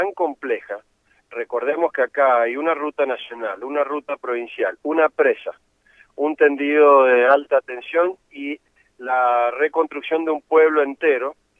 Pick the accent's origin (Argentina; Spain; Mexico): Argentina; Mendoza; es importante tener una mirada como mendocino